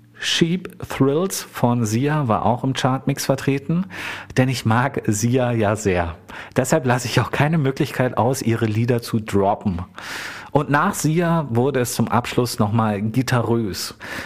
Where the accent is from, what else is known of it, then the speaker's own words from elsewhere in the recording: Gardelegen, Saxony-Anhalt, Germany; haben wir ihr beim Umzug aus meiner Heimatstadt Gardelegen nach Teltow geholfen, also in die Nähe meiner Eltern.